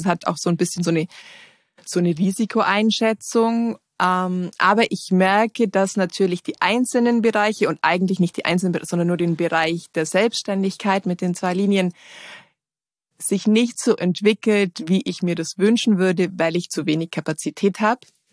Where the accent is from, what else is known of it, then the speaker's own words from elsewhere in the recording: Bavaria, Germany; Ich lebe, wie gesagt, im Allgäu, bin wieder in meinen Heimatort zurückgezogen, nachdem ich viele Jahre weg war. Und ja, ich bin kurz vor Corona wieder nach Hause gekommen